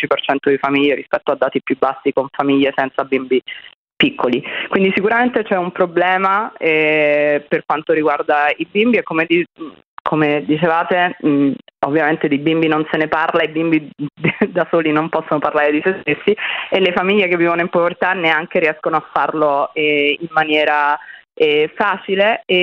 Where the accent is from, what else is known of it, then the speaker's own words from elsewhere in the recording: Naples, Campania, Italy; Napoli, io sono di Napoli